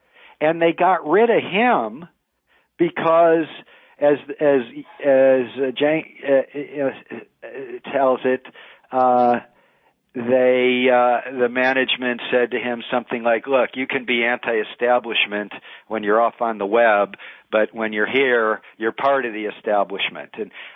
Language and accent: English; Detroit, Michigan, United States; I grew up in Detroit. I wasn't old enough to see it, but there were, I think, five or six dailies in the 20s, 30s.